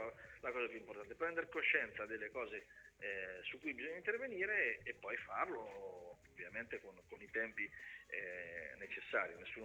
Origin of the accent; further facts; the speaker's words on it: Ancona, Marche, Italy; now in Milan, Italy; Io ogni tanto incontro qua a Milano dei personaggi del calcio che quando sanno che sono di Ancona